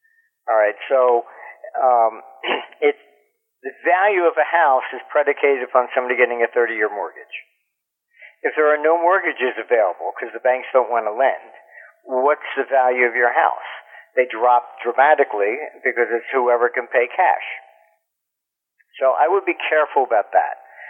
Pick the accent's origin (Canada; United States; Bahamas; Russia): United States; And I said, I am American.